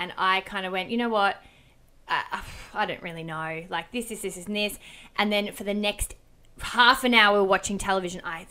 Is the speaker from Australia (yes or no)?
yes; Melbourne, Victoria, Australia; I went back to Melbourne. I'm from Melbourne.